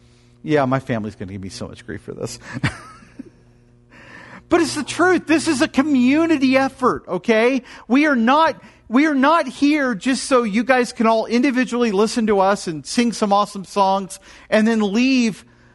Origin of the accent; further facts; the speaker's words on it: the South, United States; I'm from the South, I can do this.